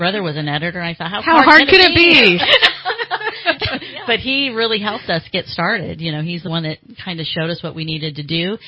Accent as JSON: {"language": "English", "town": "San Rafael", "region": "California", "country": "United States", "tie": "born or raised there", "said": "I grew up in San Rafael, moved to Santa Rosa"}